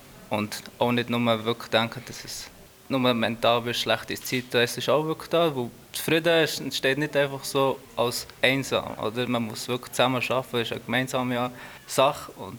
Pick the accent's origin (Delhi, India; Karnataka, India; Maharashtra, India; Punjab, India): Punjab, India; German is a second language; ich bin ja aus Indien und genau gesagt aus Nordindien, Punjab.